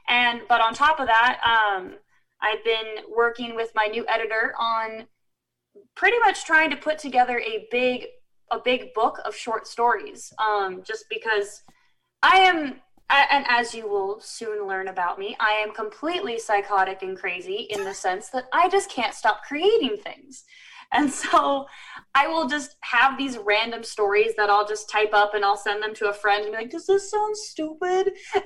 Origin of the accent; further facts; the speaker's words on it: Chicago, Illinois, United States; Fingers crossed. Well, actually, I'm from Chicago.